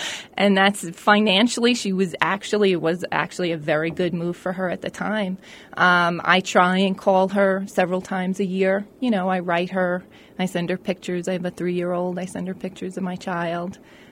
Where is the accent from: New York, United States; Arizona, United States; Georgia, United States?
New York, United States; So I'd been going there since I was a little kid, even though I grew up in New York.